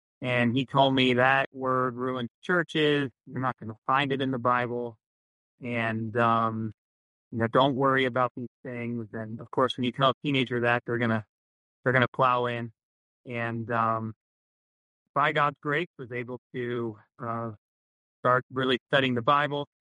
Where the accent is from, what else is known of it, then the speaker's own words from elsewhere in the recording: Baltimore, Maryland, United States; I grew up in Baltimore, Maryland